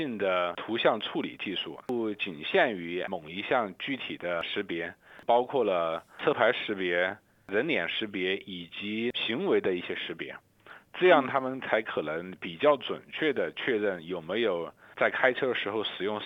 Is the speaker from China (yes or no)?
no; Australia